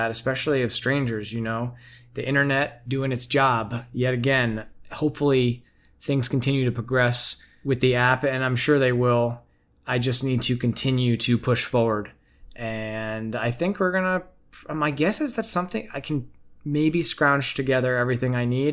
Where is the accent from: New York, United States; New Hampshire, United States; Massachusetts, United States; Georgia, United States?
New York, United States; So basically just saying like, I'm cool, like I'm down to earth and I'm from New York.